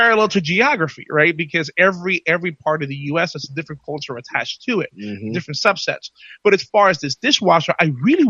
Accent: Bronx, New York, United States; I get what you're saying, because I grew up in the South Bronx, and that word was thrown around quite a bit.

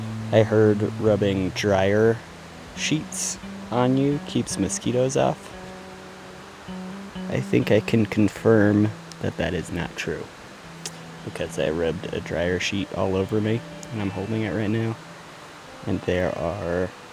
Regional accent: Gardnerville, Nevada, United States; It's been really smoky down in my hometown in Gardnerville, Nevada, too.

